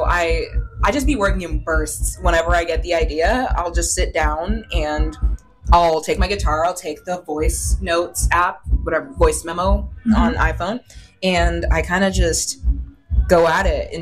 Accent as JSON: {"language": "English", "town": "Toronto", "region": "Ontario", "country": "Canada", "said": "I play indie folk alternative music"}